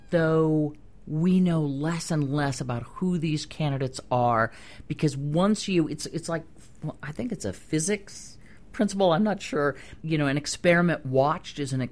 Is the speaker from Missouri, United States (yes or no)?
yes; Missouri, United States; My family is a bunch of hunters. I mean, we grew up in the Midwest. It was Missouri.